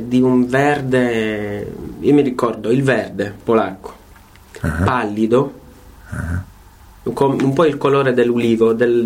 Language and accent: Italian; Sweden; also born or lived in Warsaw, Poland; Nell'83 siamo partiti per la Svezia.